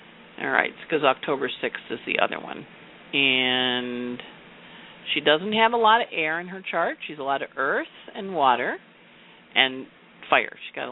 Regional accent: Redding, California, United States; born there; I was born on September 11th, 1987, time 11:46 in Redding, California.

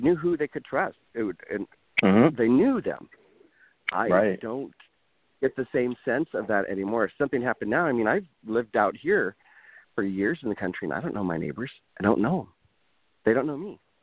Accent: Ireland; because my first dog was named Tinker, and because I'm Irish, so I'm like, oh, that's kind of interesting.

